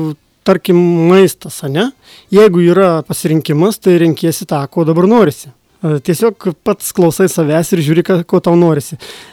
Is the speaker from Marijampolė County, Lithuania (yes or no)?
yes; Marijampolė, Marijampolė County, Lithuania; Aš gimiau, iš tikrųjų, Kapsuke, dabartinėje Marijampolėje. Mhm. Kapsuko miestas tada buvo ir tam mieste aš pragyvenau 20 metų. 20 metų pragyvenau Kapsuke.